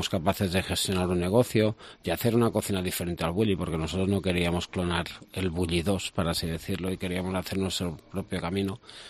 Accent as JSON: {"language": "Spanish", "town": "Vila-seca", "region": "Catalonia", "country": "Spain", "said": "Yo soy de Vilaseca, un pueblecito al lado de Tarragona"}